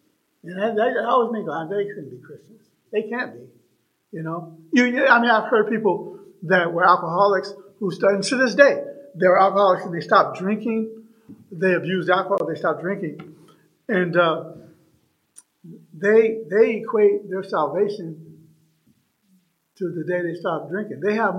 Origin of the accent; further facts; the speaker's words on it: Seattle, Washington, United States; I come from the city. I come from Seattle.